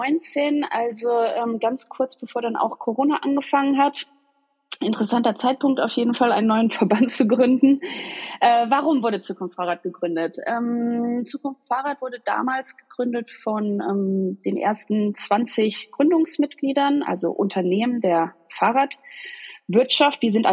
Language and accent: German; Rheinbreitbach, Rhineland-Palatinate, Germany; now in Berlin, Germany; Heimatort ist seit 10 Jahren Berlin, aber ich komme eigentlich aus Rhein-Breitbach, einem kleinen Ort im Rheinland.